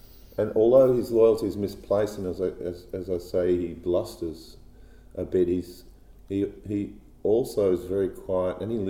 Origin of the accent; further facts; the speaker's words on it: Corowa, New South Wales, Australia; born there; I was born in Corowa, which is just down the road.